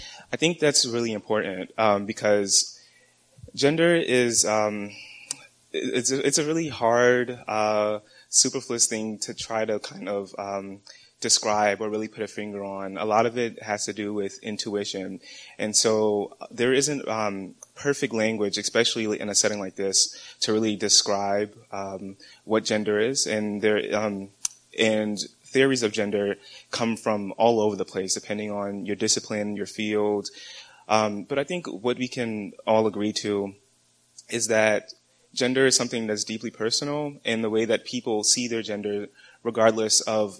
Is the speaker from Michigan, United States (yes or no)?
no; New York City, New York, United States; born there; Because I was born in New York City, I was able to change that for myself, but had I been born in South Carolina, that would not have been possible.